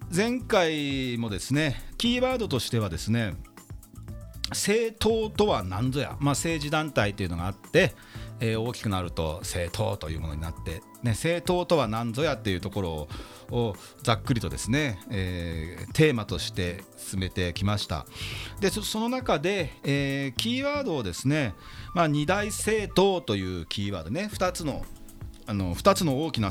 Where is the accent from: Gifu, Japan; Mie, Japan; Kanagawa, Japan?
Kanagawa, Japan; Yokohama